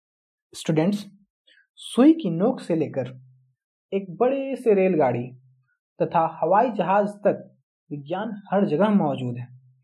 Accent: Arrah, Bihar, India; मैं आरा बिहार का रहने वाला हूँ।

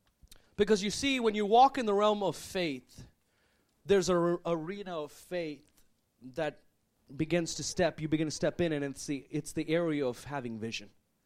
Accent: India; moved away; Like, I just moved from India.

